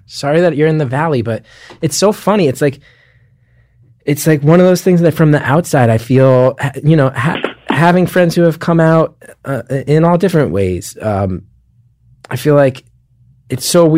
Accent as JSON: {"language": "English", "region": "New Jersey", "country": "United States", "tie": "born or raised there", "said": "it's part of growing up in Jersey back then."}